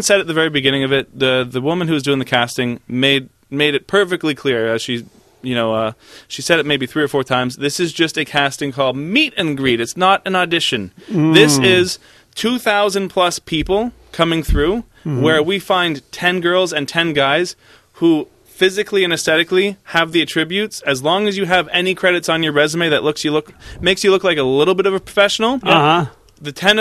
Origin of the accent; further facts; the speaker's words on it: Hamilton, Ontario, Canada; Anyway, I said, I'm from Hamilton outside Toronto.